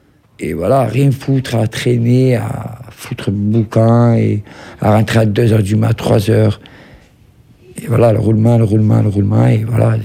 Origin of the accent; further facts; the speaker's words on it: France; born there; Je suis né en France, je suis français.